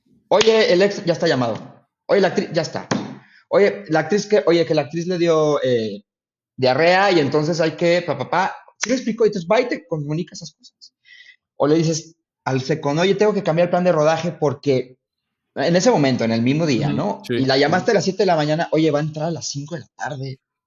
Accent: Guadalajara, Jalisco, Mexico; pues porque yo vengo de Guadalajara, mi familia no se dedica absolutamente nada a esto, o sea, mi mamá era una directora de un kinder

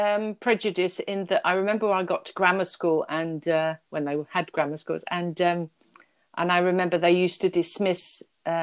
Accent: London, United Kingdom; And also I was brought up in West London and near Southall.

